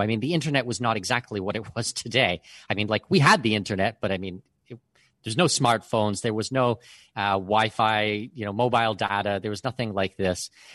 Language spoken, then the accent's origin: English; Ontario, Canada; born there; Yeah, so I'm born in southwestern Ontario. I'm Canadian.